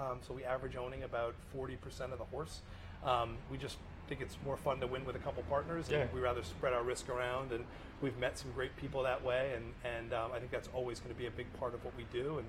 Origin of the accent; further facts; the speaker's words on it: Boston, Massachusetts, United States; I grew up in Boston and had no exposure to horse racing.